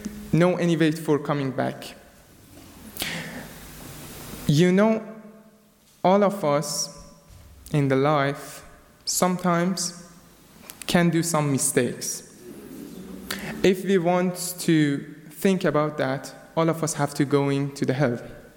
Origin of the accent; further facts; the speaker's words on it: Iran; English is a second language; now in United Kingdom; I'm Persian from Iran. And it's around, I'm sorry, thank you. And it's around 3 months that I'm in the UK.